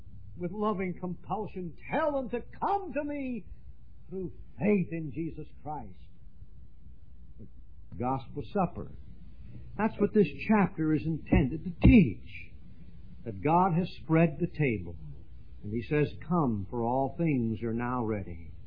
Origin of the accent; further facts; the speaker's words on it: Pennsylvania, United States; I come from the Pennsylvania Dutch country. I shouldn't have said that. Back when I was a boy, that's a Pennsylvania Dutch expression.